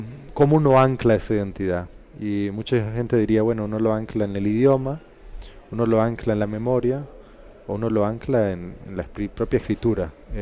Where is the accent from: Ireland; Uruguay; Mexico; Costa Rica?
Costa Rica; also born or lived in Puerto Rico; yo me siento tan costarricense como puertorriqueño